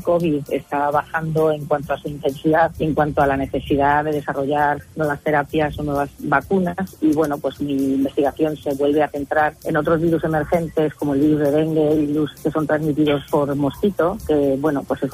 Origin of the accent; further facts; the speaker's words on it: Spain; moved away as an adult; como española, trabajando en el extranjero